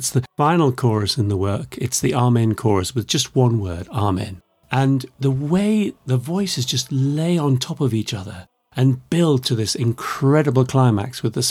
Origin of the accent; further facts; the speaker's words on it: Newcastle, North East England, United Kingdom; Yeah, we keep going back there because that's where I come from. I come from Newcastle.